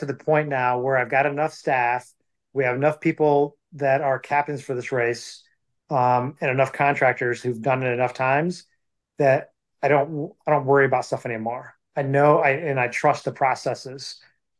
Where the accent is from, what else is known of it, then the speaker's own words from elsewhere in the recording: Perrysburg, Ohio, United States; Mostly here in Perrysburg, Ohio. I went to high school here. My dad was in the Navy, so we moved a lot, but this is kind of where we ended up.